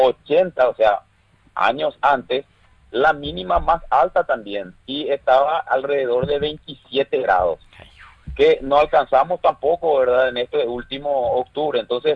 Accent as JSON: {"language": "Spanish", "country": "Paraguay", "said": "No, Jessica, en realidad yo soy, como Estado paraguayo, somos miembros de la Organización Meteorológica Mundial"}